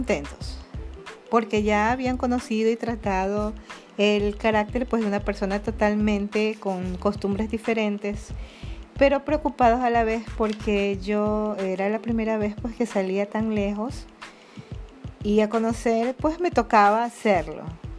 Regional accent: Ecuador; moved away as an adult; now in Denizli, Turkey; soy de Ecuador. Aproximadamente tengo un año viviendo aquí en Denizli, Turquía, y me parece un lugar muy mágico, lindo, y espero seguir aquí.

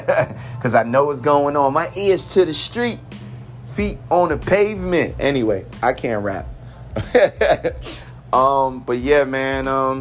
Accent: New York City, New York, United States; I grew up on New Jersey Avenue. Jimmy Schmitz grew up one block over on Vermont. Okay, so I'm just saying, anything is possible. If he got a star on the Hollywood Walk of Fame, then … could do the same thing

